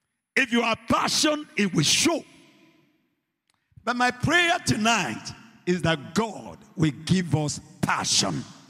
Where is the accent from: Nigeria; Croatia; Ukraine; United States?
Nigeria; I'm a Nigerian